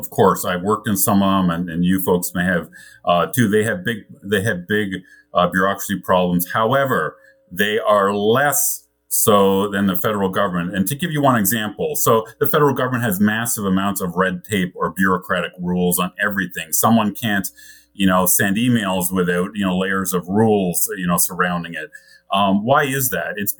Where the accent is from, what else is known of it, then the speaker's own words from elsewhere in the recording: Canada; now in United States; I grew up in Canada with which has a British parliamentary system.